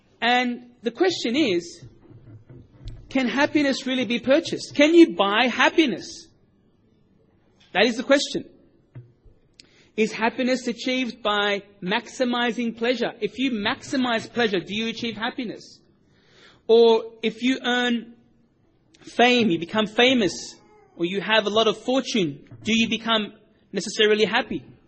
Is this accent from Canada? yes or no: no; Australia; being an Australian, I'm going to be talking about Australia, of course.